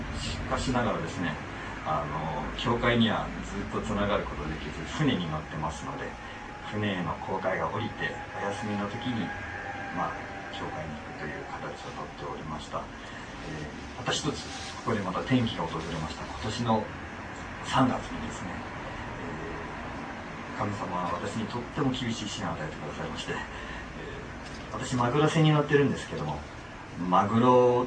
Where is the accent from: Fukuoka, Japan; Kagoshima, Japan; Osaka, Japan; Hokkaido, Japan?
Kagoshima, Japan; 鹿児島県、まあ、鹿児島県育ち